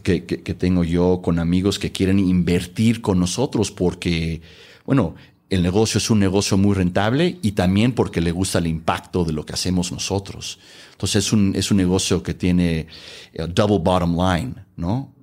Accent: Los Angeles, California, United States; Yo soy parte mexicano, parte peruano, nacido en Los Ángeles, crecí ahí.

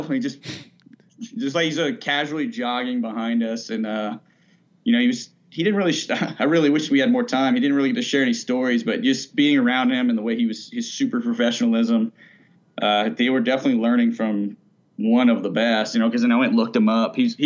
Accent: Alabama, United States; So for a part of my life, I grew up on Maxwell Air Force Base out in Alabama.

